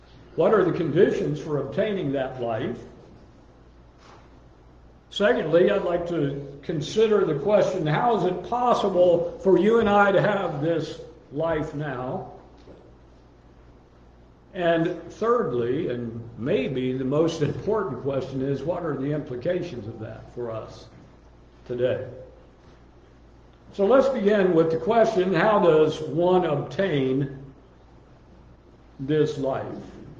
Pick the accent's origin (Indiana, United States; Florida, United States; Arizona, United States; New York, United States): Florida, United States; Tampa; Some of you asked me this morning where I was raised. I was raised in Tampa, Florida.